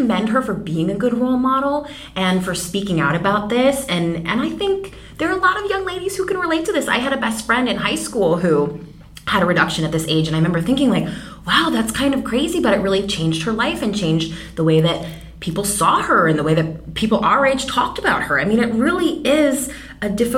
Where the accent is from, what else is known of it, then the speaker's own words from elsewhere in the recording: Minnesota, United States; moved away as an adult; now in Los Angeles, United States; I grew up in Minnesota in a very small town, kind of rural, and always just dreamed of palm trees and Hollywood, and every show I watched when I was little, everybody lived in LA, and I just knew this is where I needed to be.